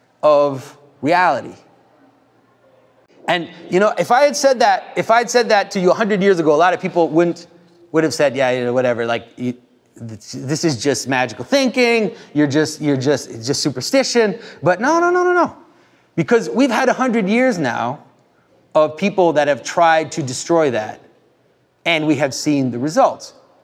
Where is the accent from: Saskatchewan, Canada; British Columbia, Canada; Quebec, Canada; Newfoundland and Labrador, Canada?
Quebec, Canada; I'm from Quebec, a town 100 years ago in Quebec, where I'm from, which used to be the most Catholic place in the world, by the way, and not anymore.